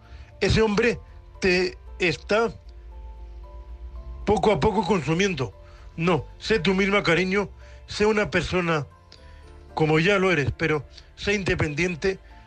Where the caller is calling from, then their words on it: Murcia, Region of Murcia, Spain; de Murcia, vuestro cuponero invidente